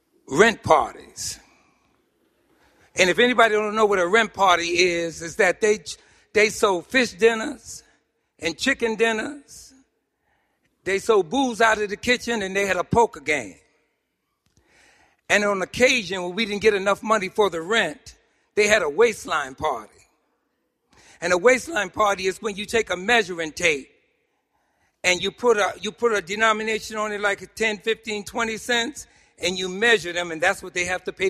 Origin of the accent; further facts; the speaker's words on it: New York City, New York, United States; The secrets was, growing up in Harlem, and I like dance, another one of the secrets that I was gay.